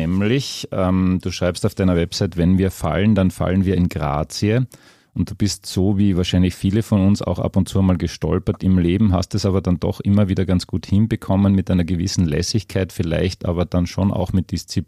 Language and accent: German; Berlin, Germany; also born or lived in Carinthia, Austria / Styria, Austria; geboren in Kärnten, über den Zierwitzkogel drüber, weil das Krankenhaus in Friesach fortschrittlicher war als das in Judenburg, dann ein paar Jahre in der Steiermark und dann mit der Mama und der Schwester nach Berlin.